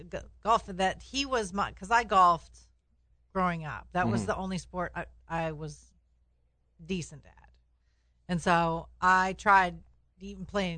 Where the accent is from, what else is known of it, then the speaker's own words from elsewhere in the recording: Minnesota, United States; Is from my hometown. Oh. In Minnesota.